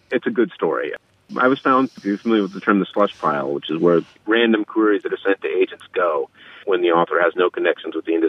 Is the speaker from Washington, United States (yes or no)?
yes; Seattle, Washington, United States; I grew up in Seattle. I grew up on Queen Anne Hill, went to Whitworth Elementary, South Shore Middle School, which is no longer there, and Franklin High School, graduated class of 1990.